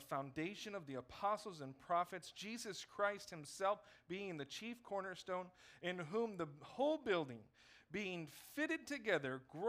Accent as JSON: {"language": "English", "region": "California", "country": "United States", "tie": "born or raised there", "said": "I just missed out because I grew up in California, I guess."}